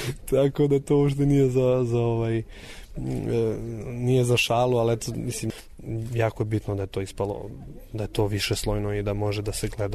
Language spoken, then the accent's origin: Serbian; Budva, Budva Municipality, Montenegro; also born or lived in Cetinje; ja sam iz Budve, ja ne govorim tako više, vučem na cetinski i budvanski, tu sam najviše vremena, najveći deo od života probao Cetinje i Budva